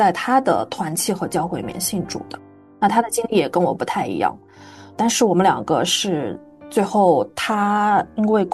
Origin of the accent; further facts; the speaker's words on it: Southwest China, China; moved away as an adult; now in United States; 我是来自于中国西南方的一个小城市，然后我的先生是北方人